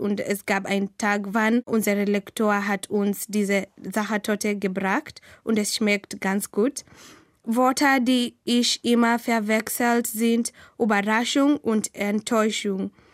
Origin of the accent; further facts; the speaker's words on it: Kenya; German is a second language; Ich komme aus Kenia. Ich bin 1994 geboren.